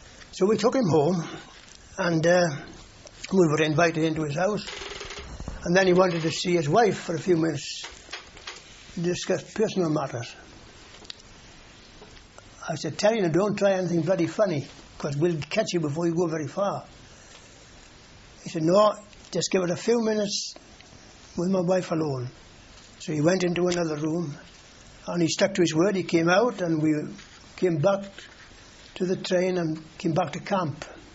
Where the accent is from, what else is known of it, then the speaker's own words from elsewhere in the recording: Beaufort, Wales, United Kingdom; I spent the night at Beaufort, my hometown, home village rather.